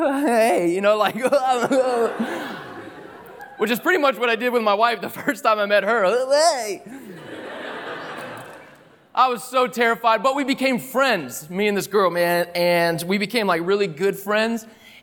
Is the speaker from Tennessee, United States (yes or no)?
yes; Tennessee, United States; I grew up in East Tennessee, all right? And so she had this Southern drawl about her.